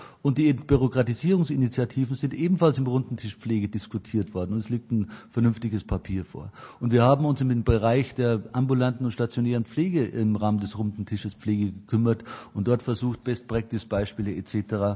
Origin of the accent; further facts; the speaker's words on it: Bavaria, Germany; Es tut mir leid, dass ich auf Bayern als Bayer ab und zu da ein bisschen negativ hinweisen muss